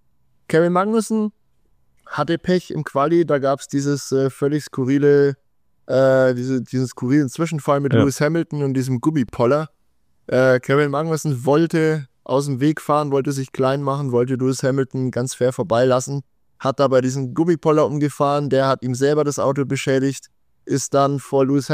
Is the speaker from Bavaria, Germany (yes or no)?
yes; Bavaria, Germany; wie man bei uns in Franken sagt.